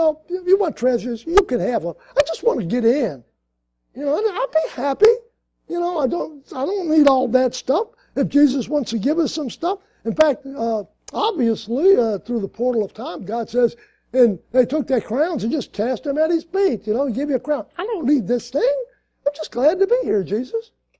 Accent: Slidell, Louisiana, United States; They said, where you from? I said, we're from Slidell.

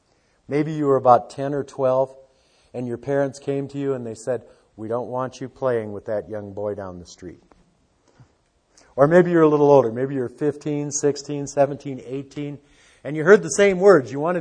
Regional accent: Detroit, Michigan, United States; You know, Charlie's from Texas and I'm from Detroit.

